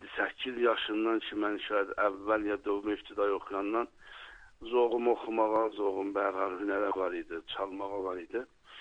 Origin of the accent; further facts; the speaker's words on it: Mianeh, East Azerbaijan, Iran; now in Tehran, Iran; mən iftiharım olub ki, Türkəm, Azərbaycanlıyam, Miyana şəhrindənəm və yaşayışım təqribən 35 ildir ki, Tehranda Kərəşdə yaşayışım vardı.